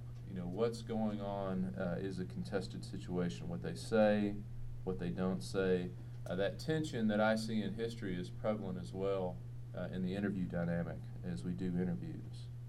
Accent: Texas, United States; I did not tell her I was from Texas.

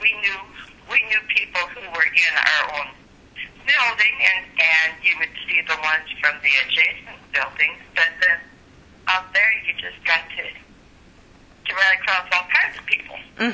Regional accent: South Dakota, United States; And here, you know, in South Dakota, the soil was not quite similar to what it is there.

